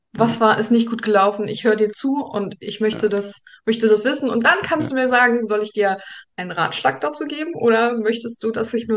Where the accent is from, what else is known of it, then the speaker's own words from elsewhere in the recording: East Germany, Germany; born there; Ostdeutschland.